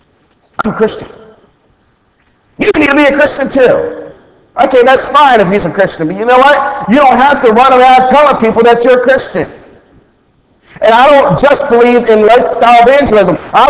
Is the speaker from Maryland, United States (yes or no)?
yes; Baltimore, Maryland, United States; I'm from Baltimore, by the way, in case you didn't know that.